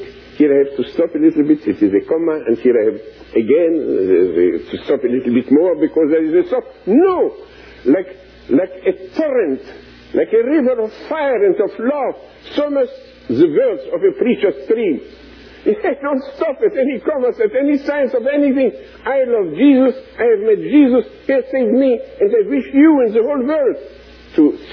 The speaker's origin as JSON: {"language": "English", "country": "Romania", "second_language": "English", "said": "I come from Romania."}